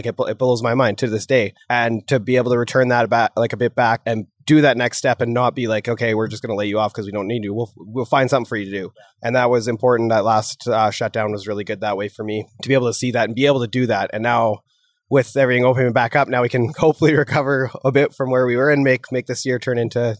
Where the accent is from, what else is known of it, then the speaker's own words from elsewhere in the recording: Canada; We're Canadian.